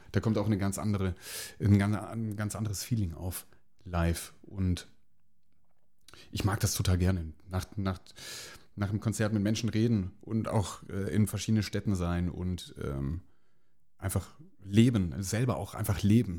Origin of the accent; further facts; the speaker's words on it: Erzingen, Baden-Württemberg, Germany; Im tiefsten, ja genau, am Hochrhein, Südzipfel.